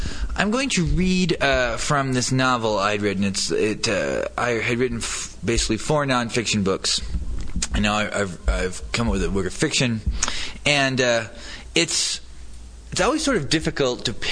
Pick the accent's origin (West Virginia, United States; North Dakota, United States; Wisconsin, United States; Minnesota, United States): North Dakota, United States; Now, perhaps coincidentally, I'm from North Dakota, from a small town in North Dakota, so people might think this is my life